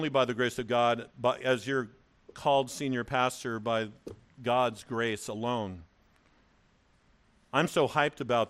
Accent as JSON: {"language": "English", "town": "Delano", "region": "California", "country": "United States", "tie": "born or raised there", "said": "9 days ago, I was in my hometown, Delano. It's 3 hours north. The 5 and then the old 99 will take you right into it."}